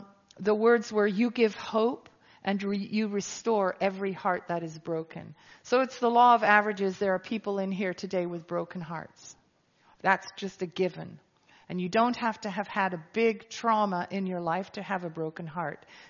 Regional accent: Folkestone, South East England, United Kingdom; I come from Folkestone

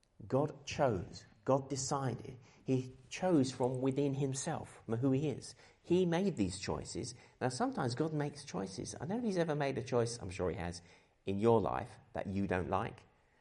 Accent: Dartford, South East England, United Kingdom; We're from the Dartford area.

